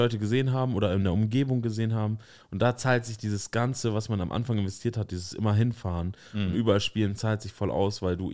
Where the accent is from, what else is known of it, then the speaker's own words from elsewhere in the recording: Germany; born there; Nee, ich bin in Deutschland geboren